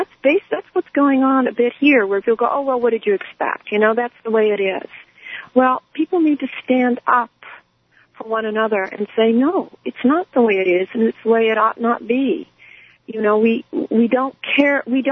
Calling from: Southport, Connecticut, United States; And I'm calling from Connecticut. I'm calling you from Southport, Connecticut, okay?

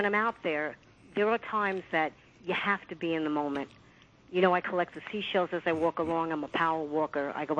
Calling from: Rockaway Beach, New York, United States; I am actually from Rockaway Beach.

